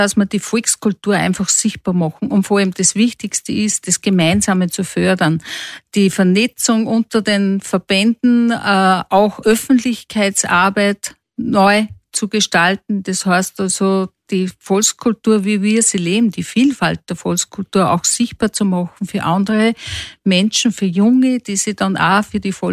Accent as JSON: {"language": "German", "town": "Weizenkirchen", "region": "Upper Austria", "country": "Austria", "tie": "born or raised there", "lives_now": "Dorfkirchen an der Bram, Austria", "said": "ich war auch im Kinselchor in Weizenkirchen, wo ich aufgewachsen bin, tätig, habe mitgesungen. Ja, und dann habe ich mir mein Goldhamm gestickt, 83, und dann bin ich ins Innviertel übersiedelt, nach Dorfkirchen an der Bram"}